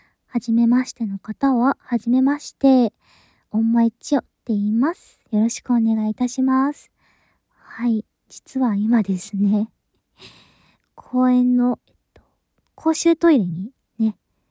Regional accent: Kansai, Japan; 出身地は関西の方ですね。

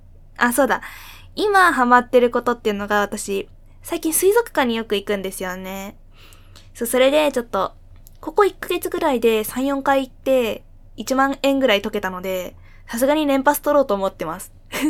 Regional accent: Fukuoka, Japan; accent: Hakata dialect; 年齢19歳の現役大学2年生です。出身地は福岡県です。

